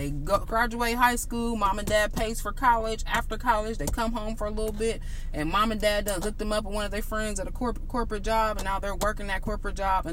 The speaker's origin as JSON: {"language": "English", "region": "Ohio", "country": "United States", "said": "from Ohio, so I know that."}